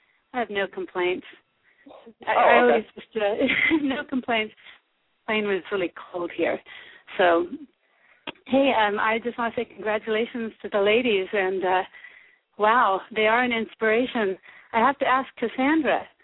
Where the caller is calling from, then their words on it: Reno, Nevada, United States; Reno, Nevada.